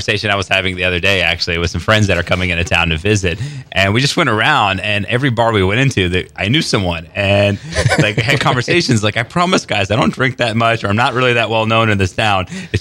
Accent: Chalmette, Louisiana, United States; moved away as an adult; also born or lived in Tennessee / California; I'm originally actually from here, from Chalmette. I left here shortly after high school, college in Tennessee, and then kind of got into hospitality out in California, actually West Coast.

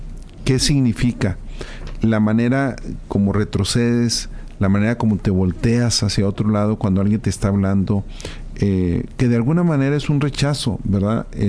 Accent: Chihuahua, Mexico; soy de Chihuahua.

